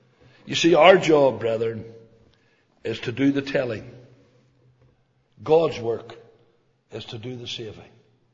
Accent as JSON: {"language": "English", "town": "Belfast", "region": "Northern Ireland", "country": "United Kingdom", "tie": "born or raised there", "said": "And this is my city. I was born and raised in Tigers Bay. Belfast is my city."}